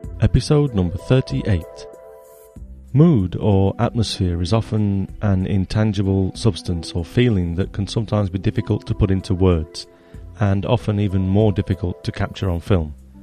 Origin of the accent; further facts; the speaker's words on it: Nottingham, East Midlands, United Kingdom; moved away as an adult; now in Japan; in Nottingham, near my hometown in England. I was home for Christmas.